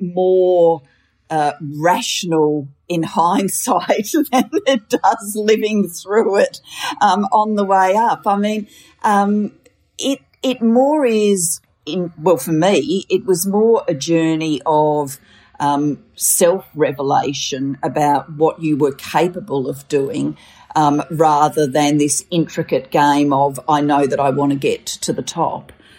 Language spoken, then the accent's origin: English; Australia; And so I grew up in Australia in a home where politics was discussed.